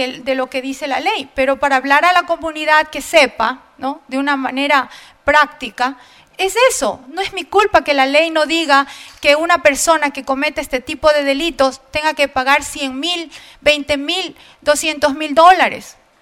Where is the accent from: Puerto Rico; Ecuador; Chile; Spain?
Ecuador; Galápagos; Como galapagueña, he aprendido a amar a mi tierra